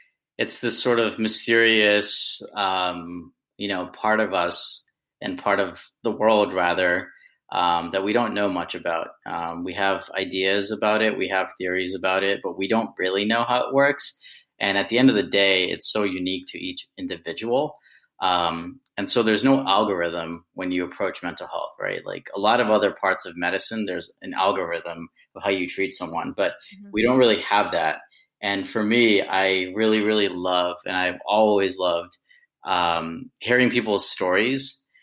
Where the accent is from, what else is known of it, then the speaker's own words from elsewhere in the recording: Northeast, United States; So kind of growing up in the Northeast, there was a lot of, it was nice and the education system was great